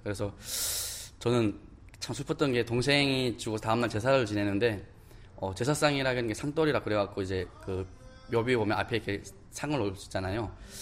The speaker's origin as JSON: {"language": "Korean", "country": "North Korea", "lives_now": "South Korea", "said": "저희가 북한에서 왔는데"}